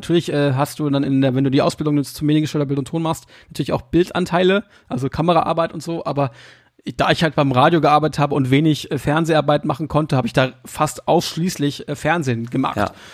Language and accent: German; Hildesheim, Lower Saxony, Germany; Ich komme ja eigentlich aus Hildesheim.